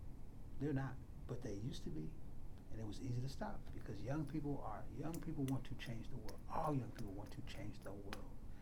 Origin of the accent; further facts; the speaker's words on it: United States; Well, okay, I'm an American, and I kind of feel that same way, too.